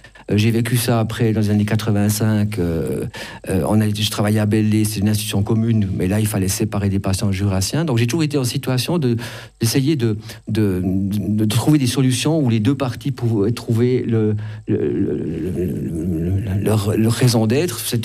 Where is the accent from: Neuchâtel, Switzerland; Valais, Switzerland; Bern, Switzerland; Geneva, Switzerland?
Bern, Switzerland; Biel; born there; Vous dites que je suis né à Bienne, vous me traitez de biennois, mais toute ma famille vient de l'arc jurassien et du Jura bernois.